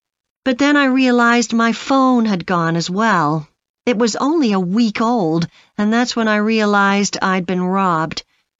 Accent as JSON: {"language": "English", "country": "Canada", "said": "No, I'm actually Canadian, though my mother was British"}